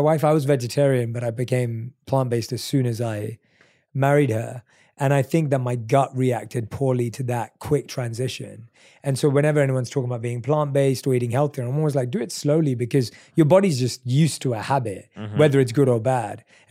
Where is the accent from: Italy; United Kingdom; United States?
United Kingdom; London; Like growing up in London too, like you start drinking very early.